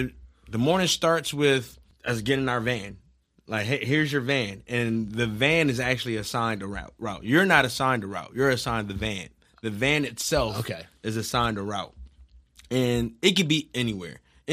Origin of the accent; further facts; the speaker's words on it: Philadelphia, Pennsylvania, United States; I'm not getting out of the truck. I'm from North Philadelphia.